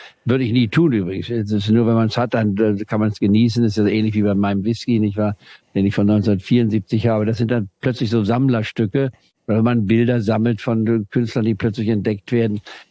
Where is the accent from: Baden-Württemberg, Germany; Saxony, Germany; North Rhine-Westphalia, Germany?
Saxony, Germany; meine Frau Französin, ich war aus Nordafrika herkommt und ich also aus Deutschland, aus Sachsen.